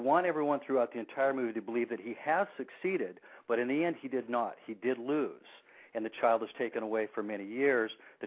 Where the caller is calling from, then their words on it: San Diego, California, United States; in San Diego.